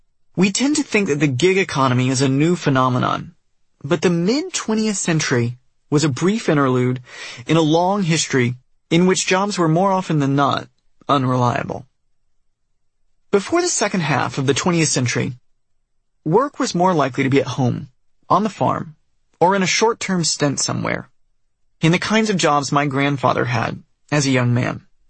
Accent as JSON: {"language": "English", "region": "North Carolina", "country": "United States", "tie": "born or raised there", "said": "the kind of rich folks I grew up around in North Carolina."}